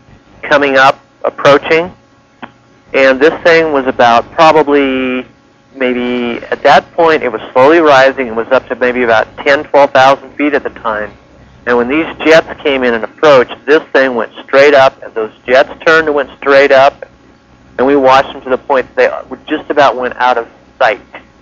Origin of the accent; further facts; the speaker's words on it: Santa Rosa, California, United States; Anyway, when 1968, I grew up in the Bay Area, in Santa Rosa, as a matter of fact